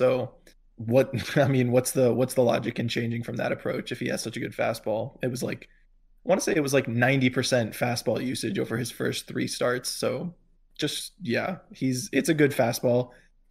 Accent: Florida, United States; I grew up sort of around that area, not exactly in the Tampa St. Pete area, but close enough.

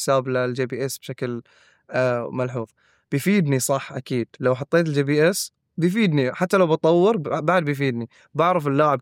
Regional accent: Bahrain; المواهب اللي عندنا في البحرين أغلب الأحيان تبدي منافستها في عمر 9-8 سنوات

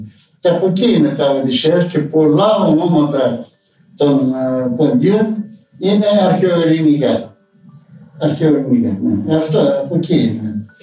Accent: Araxos, Western Greece, Greece; Μένω πια στο χωριό μου, στον Άραχο.

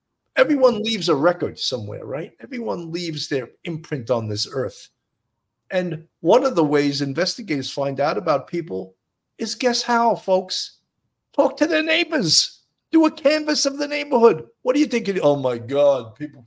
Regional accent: Midwest, United States; I'm from the Midwest, and my cop friends and family are different.

